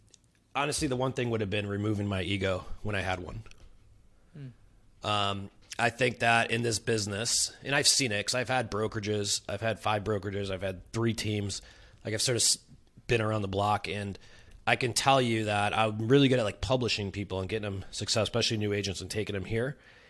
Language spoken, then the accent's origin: English; Chicago, Illinois, United States; now in San Diego, United States; I'm coming in as a transplant. I'm from Chicago.